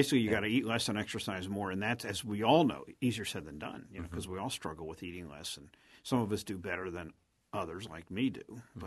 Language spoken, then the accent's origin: English; West Virginia, United States; And growing up in West Virginia, where they had a lot of poor people, and they still